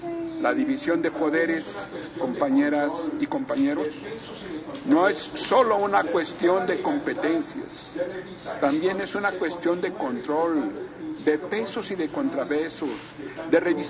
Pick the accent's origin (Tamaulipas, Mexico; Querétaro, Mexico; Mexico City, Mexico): Querétaro, Mexico; fuera promulgado ahí en mi ciudad natal, en Querétaro